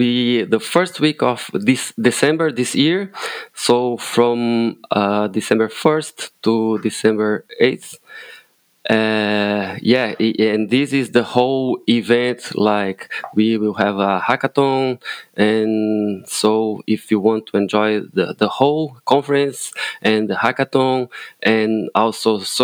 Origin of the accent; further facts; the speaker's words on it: Florianópolis, Santa Catarina, Brazil; English is a second language; No, Belém is not my hometown. I grew up in Florianópolis in the south of Brazil. It's not even equatorial weather. We are in a subtropical weather there.